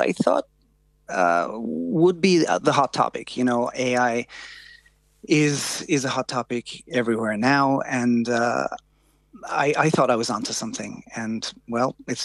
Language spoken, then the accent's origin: English; Killarney, Munster, Ireland; also born or lived in London, United Kingdom / Japan; My first novel was called Killarney Blues from my hometown in Killarney in Kerry.